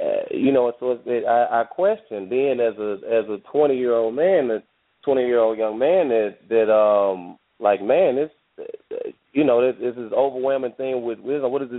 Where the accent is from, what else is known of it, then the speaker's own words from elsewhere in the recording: Arkansas, United States; It really was just, you know, growing up in Arkansas, and which is where I am